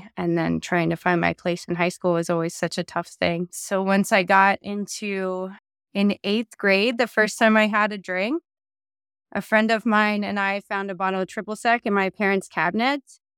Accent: Pennsylvania, United States; I grew up in Pennsylvania.

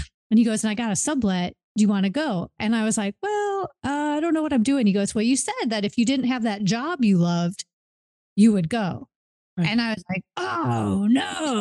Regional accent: Chicago, Illinois, United States; now in Las Vegas, United States; I grew up in the Chicago area. Uh-huh. But at the time that I went to college, I went to University of Nevada, Las Vegas, and I stayed there.

